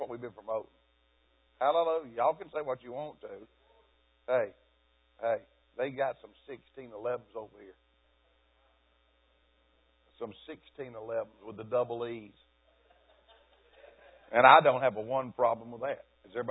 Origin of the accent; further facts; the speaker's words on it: Georgia, United States; I never knew what a Muslim was. I grew up in Georgia. I never heard of the Quran, Islam, or a Muslim till Muhammad Ali.